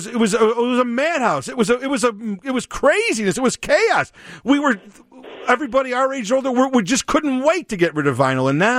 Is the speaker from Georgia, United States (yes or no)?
no; Freehold, New Jersey, United States; growing up with his father in this small town of Freehold, New Jersey, and plays a little part of my hometown.